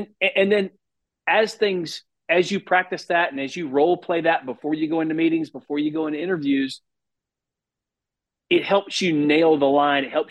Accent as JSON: {"language": "English", "region": "the South", "country": "United States", "accent": "country southern", "said": "I lost my accent to a large degree. When I got into politics, I realized it's an asset. I can burn you to the ground, but if I do it with a country southern soft accent, people don't even know what happened."}